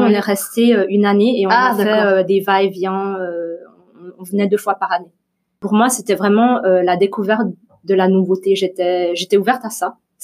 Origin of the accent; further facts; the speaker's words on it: Switzerland; born there; donc je suis suisse d'origine vietnamienne, donc née en Suisse, avec un passeport suisse.